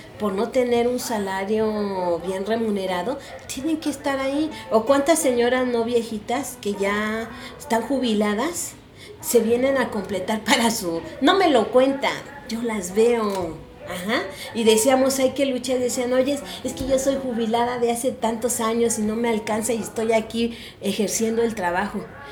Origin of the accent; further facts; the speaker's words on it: Mexico; pues somos todos los mexicanos que pagamos impuestos, ¿no?